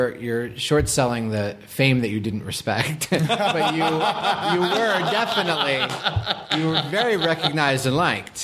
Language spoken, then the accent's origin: English; Boston, Massachusetts, United States